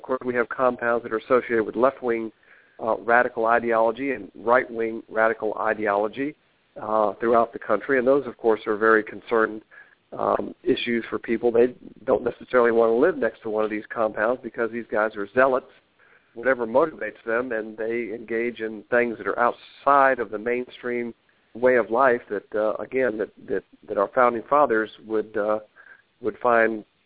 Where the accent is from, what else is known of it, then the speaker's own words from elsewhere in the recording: Alabama, United States; I'm from Alabama originally, so always good to be in a fellow southern state, red state